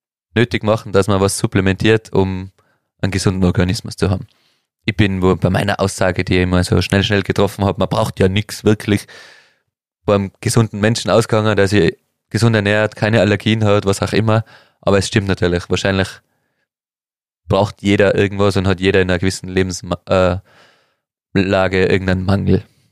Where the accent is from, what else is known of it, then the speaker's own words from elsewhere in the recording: Austria; Wir waren davor ja eh schon gut als Österreicher.